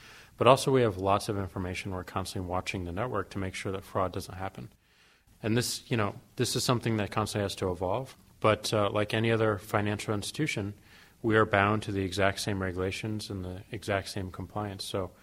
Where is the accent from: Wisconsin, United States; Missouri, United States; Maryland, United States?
Missouri, United States; St. Louis; I'm from St. Louis, and the school is not only a great engineering school in the Midwest